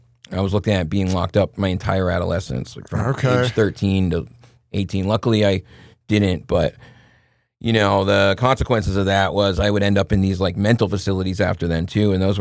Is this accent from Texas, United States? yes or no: no; Massachusetts, United States; a lot of people where I grew up in Massachusetts had a really bad crack and heroin problem.